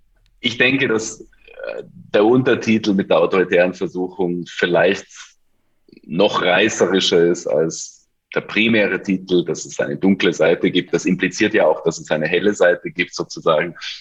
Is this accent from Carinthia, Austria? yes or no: no; Vienna, Austria; Und ich komme ursprünglich aus Wien und habe mich begonnen, in meiner Jugend für Politik zu interessieren.